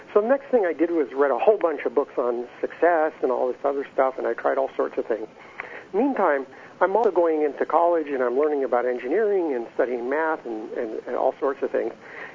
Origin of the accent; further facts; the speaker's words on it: Fairbanks, Alaska, United States; An interesting switch there. I grew up in Alaska.